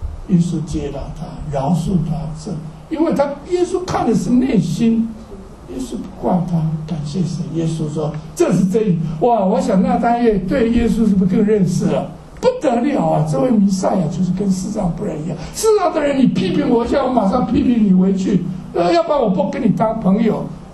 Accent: Douliu, Yunlin County, Taiwan; 因为我是台湾乡下长大的斗六

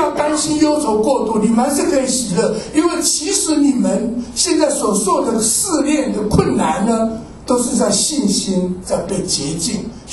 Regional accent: China; 我们中国人讲那个问心无愧嘛，对不对？

